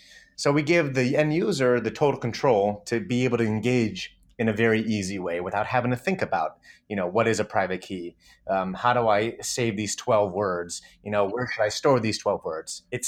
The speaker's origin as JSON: {"language": "English", "town": "Solon", "region": "Ohio", "country": "United States", "tie": "born or raised there", "said": "I knew this girl growing up in Solon. I was probably, I don't know, ninth grade, eighth grade. I forget how I met her, probably at Beachwood Mall."}